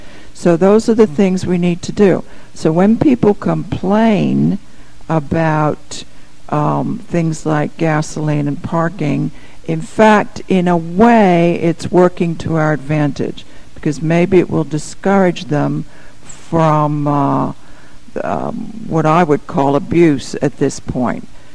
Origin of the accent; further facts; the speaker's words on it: London, United Kingdom; I mean, in London, for instance, now there's a big thing going on, that's my hometown